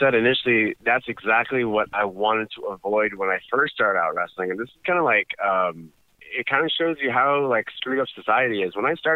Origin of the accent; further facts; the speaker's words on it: United States; born there; My mom is from India, and I was born here in the States.